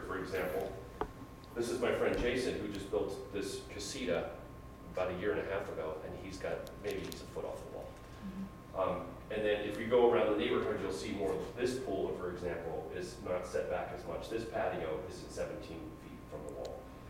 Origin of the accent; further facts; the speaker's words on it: Ireland; and I'm Irish, my wife is Scottish.